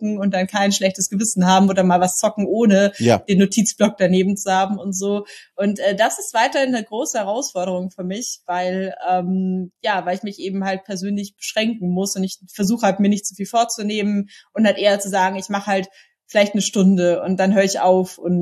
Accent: Bavaria, Germany; weil ich bin in der Nähe von München halt geboren und aufgewachsen. Das heißt, es ist ein bisschen hier so meine Hood. Ich kenne so München von Kindheit an.

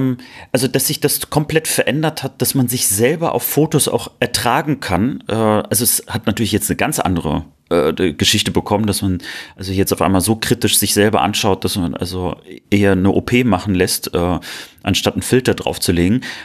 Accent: Cologne, North Rhine-Westphalia, Germany; Also ich bin ja als Kölner, muss ich ja im Prinzip einer Tradition ja hier gehorchen, die ich aber trotzdem nicht mag.

